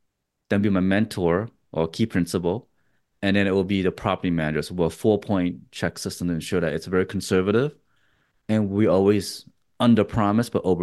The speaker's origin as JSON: {"language": "English", "region": "Texas", "country": "United States", "said": "it's be focusing on my home state, the Lone Star State."}